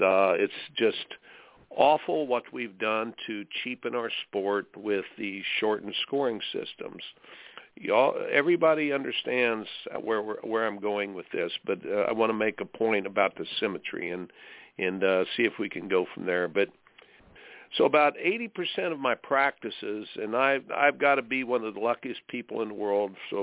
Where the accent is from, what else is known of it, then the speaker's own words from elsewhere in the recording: Indiana, United States; folks, I grew up in Indiana and loved basketball so, so much.